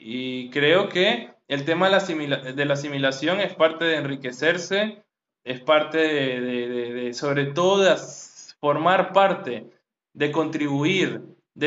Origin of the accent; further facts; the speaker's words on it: Venezuela; moved away; en la experiencia como migrante venezolano